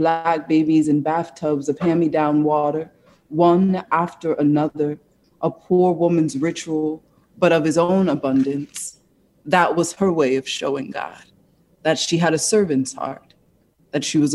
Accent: Newark, New Jersey, United States; I come from Newark, New Jersey. And so I'm digging in these moments of being on Lyons Avenue and Chancellor.

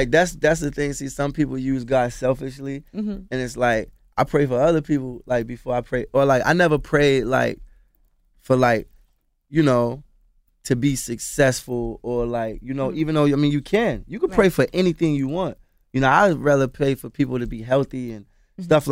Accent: Baltimore, Maryland, United States; I'm from Baltimore, he from Charleston. Like, we from places where we've seen extreme turmoil.

